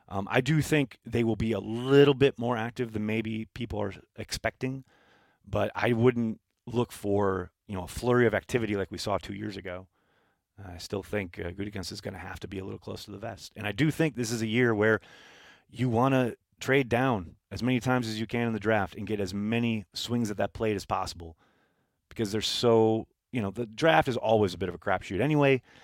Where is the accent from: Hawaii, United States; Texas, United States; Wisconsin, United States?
Texas, United States; I'm from South Texas, and we are currently in the 20s.